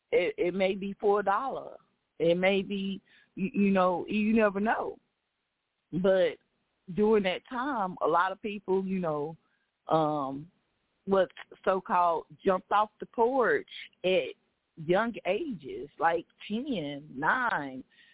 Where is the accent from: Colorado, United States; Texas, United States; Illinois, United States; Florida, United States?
Texas, United States; Dallas; I grew up in South Dallas, Texas.